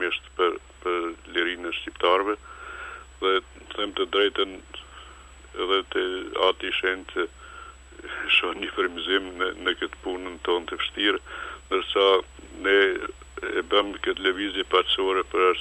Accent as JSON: {"language": "Albanian", "country": "Kosovo", "said": "deshëm me këtë levizje që të afirmohemi si popull, si shqiptar të Kosovës"}